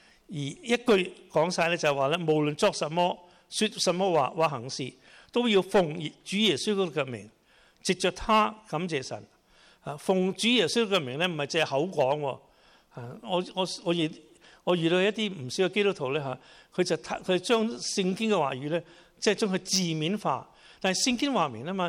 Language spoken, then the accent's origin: Cantonese; Hong Kong; now in United Kingdom; 我哋可能特別嘅關心香港人啊。我係嚟咗英國好耐，所以我對英國咧亦都有啲特別